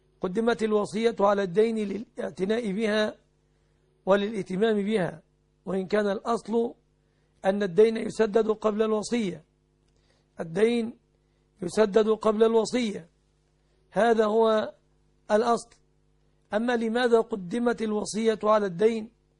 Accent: Egypt; فأجروها في بلادنا مصر هنا على نصاب الفضة

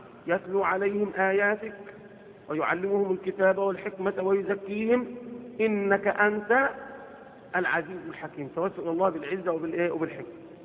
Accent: Egypt; لأن عندنا في مصر مثلا

